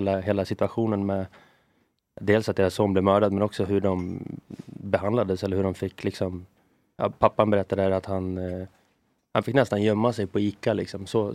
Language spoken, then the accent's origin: Swedish; Västerås, Västmanland County, Sweden; Jag är från Västerås.